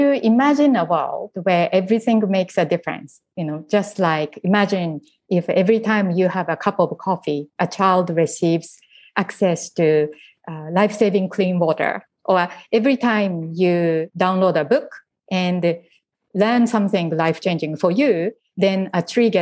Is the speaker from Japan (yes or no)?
yes; Japan; I came from Japan. And so even though I came from like a middle-class family